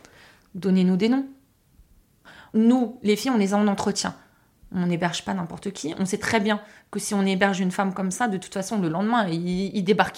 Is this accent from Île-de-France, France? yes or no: yes; Versailles, Île-de-France, France; Oui, je suis originaire de Versailles, oui.